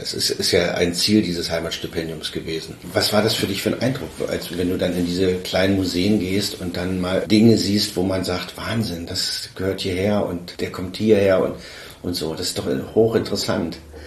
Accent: Weißwasser, Saxony, Germany; Also ich komme aus Weißwasser und da weiß ich genau, da gibt es eine Form von Gemeinschaft, die man woanders so nicht finden würde

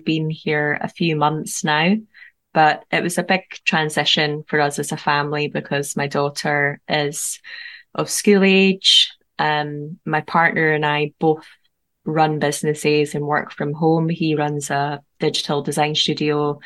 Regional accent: Edinburgh, Scotland, United Kingdom; And while I love my hometown of Edinburgh, I was feeling this call to get out of the city, live somewhere a bit more rural.

